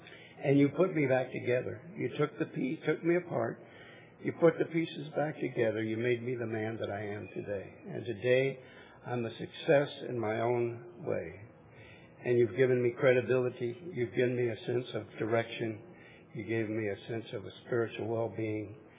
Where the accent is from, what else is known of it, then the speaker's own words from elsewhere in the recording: Oklahoma City, Oklahoma, United States; I grew up in Oklahoma City. Isn't that amazing?